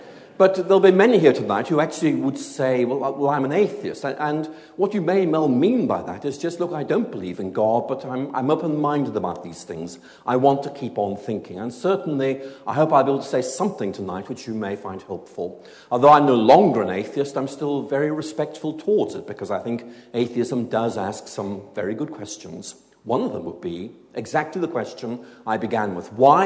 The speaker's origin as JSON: {"language": "English", "region": "Northern Ireland", "country": "United Kingdom", "tie": "born or raised there", "said": "I grew up in Northern Ireland. I've lost my accent"}